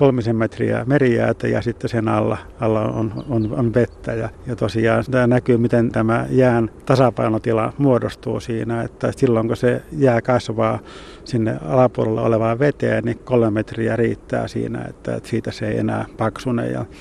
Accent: Southern Finland, Finland; mikä meillä Etelä-Suomessa ainakin on tuttua

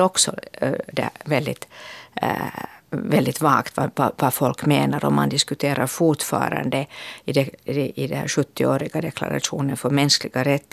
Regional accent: Finland; så vill vi är finländare.

